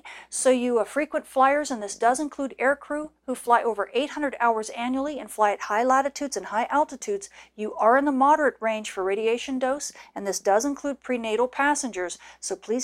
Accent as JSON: {"language": "English", "region": "California", "country": "United States", "said": "And even my home state of California."}